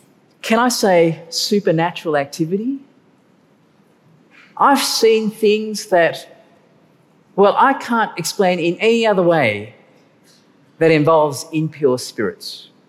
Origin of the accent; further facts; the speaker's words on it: Malacca, Malaysia; I grew up in Malaysia especially, and in a particular town called Malacca.